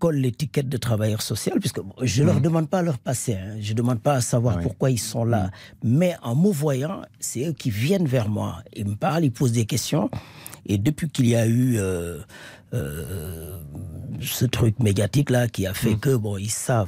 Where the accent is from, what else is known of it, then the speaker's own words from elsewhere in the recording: Senegal; French is a second language; moved away as an adult; now in France; j'ai fait l'école au Sénégal, j'ai appris le français à bas âge. Et je viens, je cherche un diplôme, je ne cherchais pas à rester. C'est par la force des choses que je suis resté.